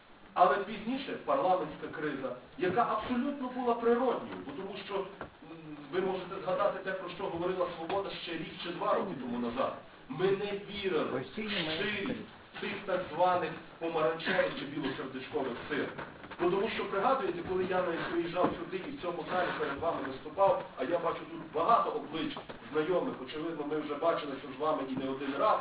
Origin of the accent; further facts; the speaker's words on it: Galicia, Ukraine; Так, ми, галичани, того не пережили.